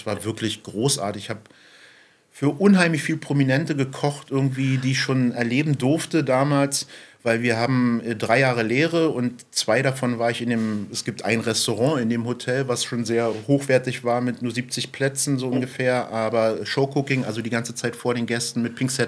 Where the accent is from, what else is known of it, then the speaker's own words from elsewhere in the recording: Berlin, Germany; now in Güstrow, Germany; Ich bin kein Güstrower, ich bin Berliner.